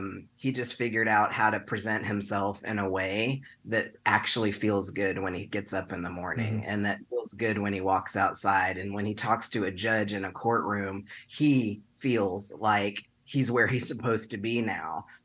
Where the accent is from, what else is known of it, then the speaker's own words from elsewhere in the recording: Texas, United States; But growing up in Texas, and certainly before I even understood that maybe that means you're a lesbian, right?